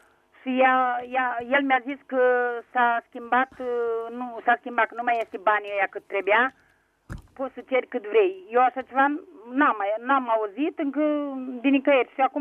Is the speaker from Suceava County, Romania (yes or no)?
yes; Suceava, Suceava County, Romania; Sunt de la Suceava.